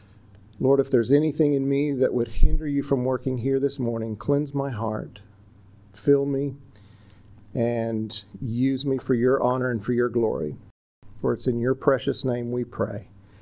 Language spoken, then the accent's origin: English; North Carolina, United States; See, I grew up in North Carolina, so it's a mountain stream.